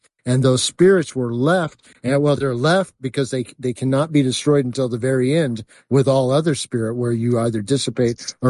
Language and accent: English; Agoura Hills, California, United States; Yeah, the area I grew up in Los Angeles County is called Agoura Hills.